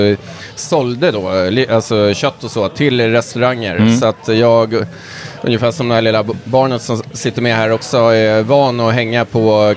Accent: Stockholm, Stockholm County, Sweden; Nej, jag är uppväxt på Södermalm

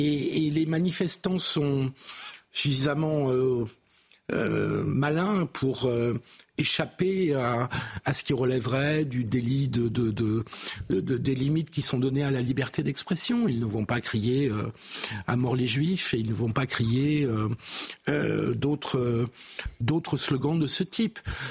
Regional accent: France; en tant que républicain laïque et en tant que Français

